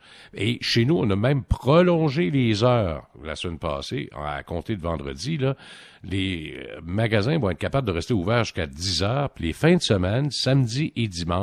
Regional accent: Quebec, Canada; Chez nous, au Québec, c'est moins grave un peu

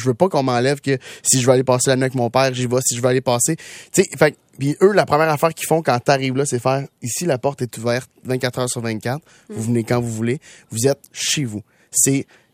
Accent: Saint-Eustache, Quebec, Canada; Je viens de Saint-Eustache.

